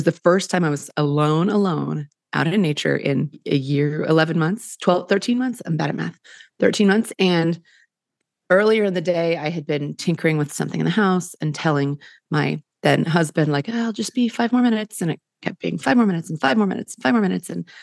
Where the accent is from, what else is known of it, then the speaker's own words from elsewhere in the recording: Kansas City, United States; I grew up in the Midwest, in a suburb. Suburb is a nice term, of Kansas City.